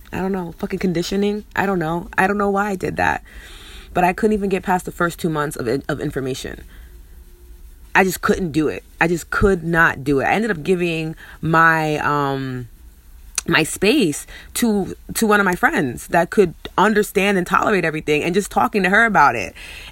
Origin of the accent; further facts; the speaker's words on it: New York, United States; And I'm always like, oh, I'm from New York.